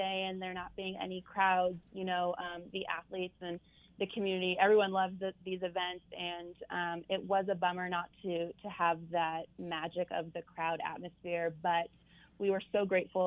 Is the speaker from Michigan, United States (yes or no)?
yes; Michigan, United States; I grew up in Michigan. My parents … because it was their favorite season in northern Michigan.